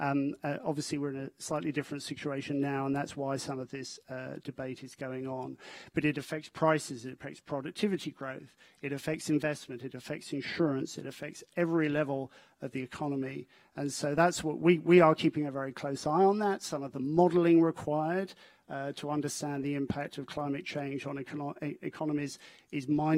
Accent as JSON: {"language": "English", "country": "United Kingdom", "lives_now": "Australia", "said": "you are struck as a Brit at the average standard of living."}